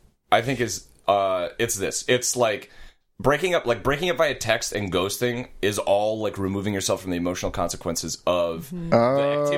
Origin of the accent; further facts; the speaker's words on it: Wisconsin, United States; So I'm from Wisconsin and grew up hunting deer.